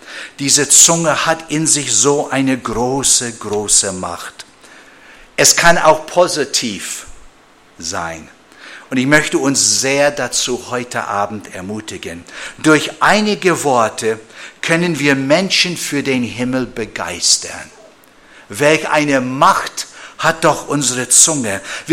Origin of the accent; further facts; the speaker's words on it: Canada; German is a second language; Oder bei uns in Kanada, in BC oder in Alberta